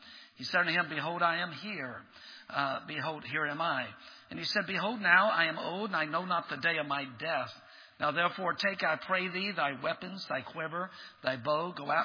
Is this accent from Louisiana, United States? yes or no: yes; Baton Rouge, Louisiana, United States; now in California, United States; I'm from Baton Rouge, Louisiana, so I'm from the deep south. And now I'm a missionary to the state of California.